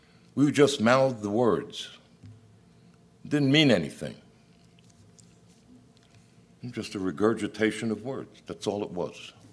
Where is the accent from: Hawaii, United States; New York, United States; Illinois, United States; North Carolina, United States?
New York, United States; Brooklyn; When I was young, I was raised in the Holy Land in Brooklyn, where there were more Jews than there was in all of Israel.